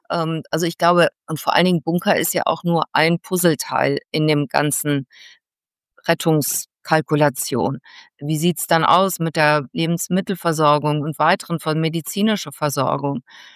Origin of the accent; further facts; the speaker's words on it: Mönchengladbach, North Rhine-Westphalia, Germany; als ich Gymnasiastin war, da bin ich bei uns in Mönchengladbach, das gehörte zur britischen Besatzungszone